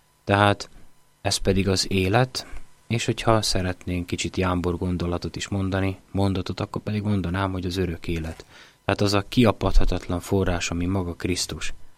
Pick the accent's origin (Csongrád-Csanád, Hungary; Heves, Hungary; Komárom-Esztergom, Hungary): Komárom-Esztergom, Hungary; Komárom; én pedig egy komáromi gyerek vagyok, aki a csapvízen nőtt fölhajdanán